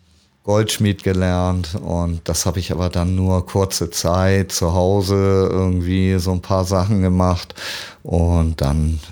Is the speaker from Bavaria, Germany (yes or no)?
no; Kaltenkirchen, Schleswig-Holstein, Germany; also born or lived in Hamburg; ich bin geboren in Hamburg, dann bin ich aufgewachsen in Kaltenkirchen, ist ein bisschen außerhalb hier, und irgendwann mit 16 zurückgekommen und seitdem bin ich auf dem Kiez.